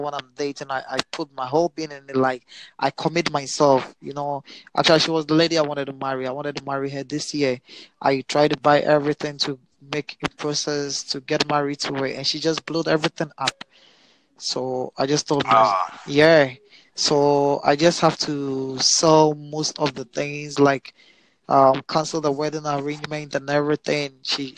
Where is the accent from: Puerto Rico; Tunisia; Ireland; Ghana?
Ghana; I'm from Ghana.